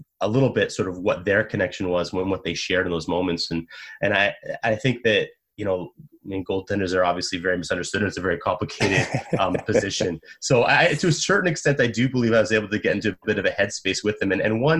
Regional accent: Brampton, Ontario, Canada; I grew up in Brampton, I go out to like Welland and through Hamilton and those areas.

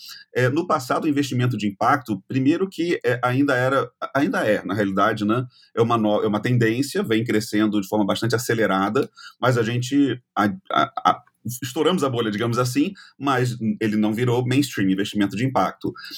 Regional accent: Rio de Janeiro, Brazil; Eu tenho 46 anos de idade, né? Sou carioca.

